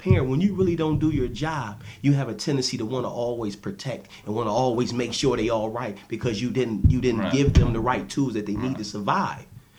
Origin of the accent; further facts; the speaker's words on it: Buffalo, New York, United States; because I grew up in the Fruit Belt